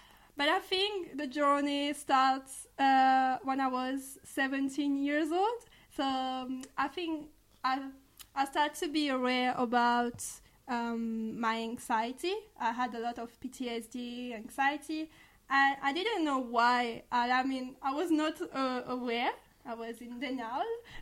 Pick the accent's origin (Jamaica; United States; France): France; English is a second language; So as you can notice, I'm from France, so this is for my accent.